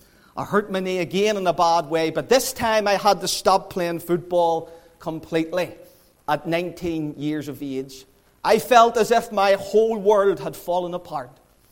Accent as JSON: {"language": "English", "town": "Belfast", "region": "Northern Ireland", "country": "United Kingdom", "said": "As you know now … I'm from the Donegal Road area in Belfast."}